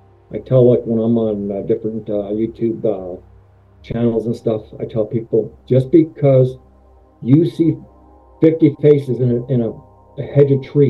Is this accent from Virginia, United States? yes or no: no; California, United States; When I was growing up in California, I've heard about Bigfoot back in 1972, 73.